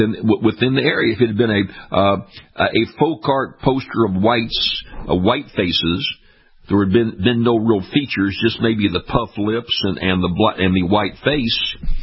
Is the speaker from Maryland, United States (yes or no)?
no; Louisiana, United States; share those concerns and that controversy that's going on down here in my home state of Louisiana.